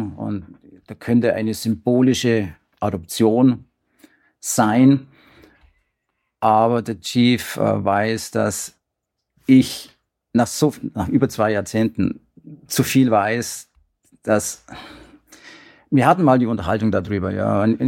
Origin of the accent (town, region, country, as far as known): Germany; now in Canada